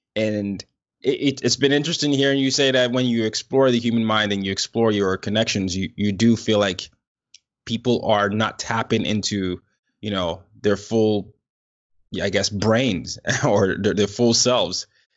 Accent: Nigeria; I'm from Nigeria

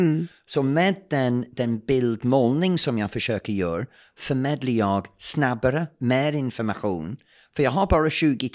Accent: England, United Kingdom; Swedish is a second language; also born or lived in United States; now in Sweden; efter jag är engelsman och bott i USA

